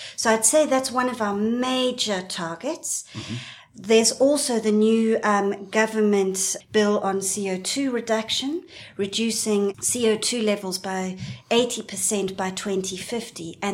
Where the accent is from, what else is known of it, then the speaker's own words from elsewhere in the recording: Cape Town, Western Cape, South Africa; Yes, I am South African and very proudly so, even though I live here. And I actually come from Cape Town